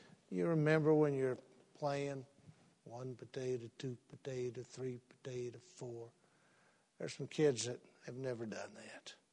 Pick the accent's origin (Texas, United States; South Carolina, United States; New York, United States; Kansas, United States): Texas, United States; Odessa; Everyone on the block that I grew up in Odessa, Texas, all the mothers stayed home.